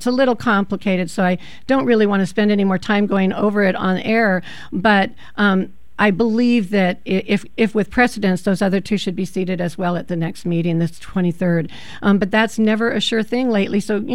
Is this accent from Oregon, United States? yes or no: yes; Oregon, United States; now in Portland, United States; I grew up in Eastern Oregon, where I can remember many summers that it got up to 118 at least one day of the year.